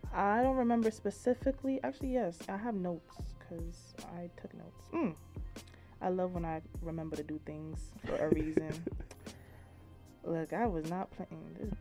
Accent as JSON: {"language": "English", "country": "Nigeria", "said": "It's like, I'm from Nigeria, so our names have a lot of meaning to us."}